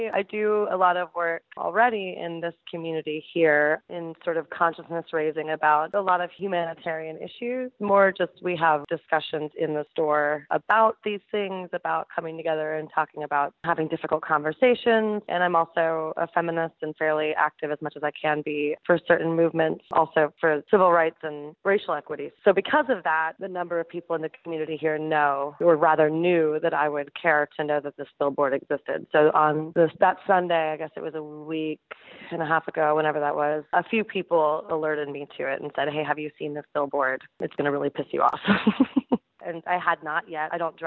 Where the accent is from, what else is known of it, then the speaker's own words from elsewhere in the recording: Pennsylvania, United States; now in Winston-Salem, United States; I moved from Pennsylvania and other cities up north. I grew up in Pennsylvania, in western Pennsylvania.